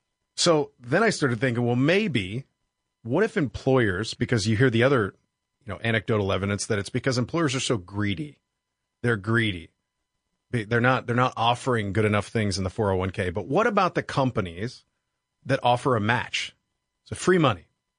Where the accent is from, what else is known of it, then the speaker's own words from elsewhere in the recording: Pittsburgh, Pennsylvania, United States; I grew up in Pittsburgh, Pennsylvania.